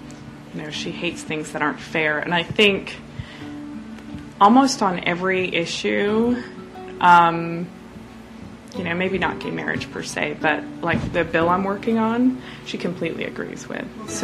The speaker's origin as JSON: {"language": "English", "town": "Idaho Falls", "region": "Idaho", "country": "United States", "said": "So I'm from Idaho Falls."}